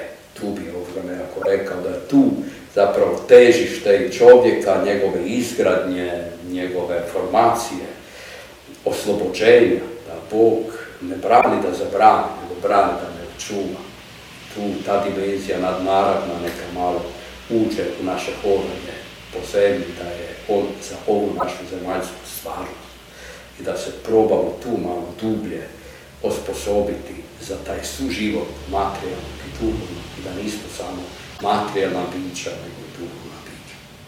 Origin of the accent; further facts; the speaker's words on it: Koprivnica, Koprivnica-Križevci County, Croatia; Služio vojsku u Koprivnici, mom rodnom gradu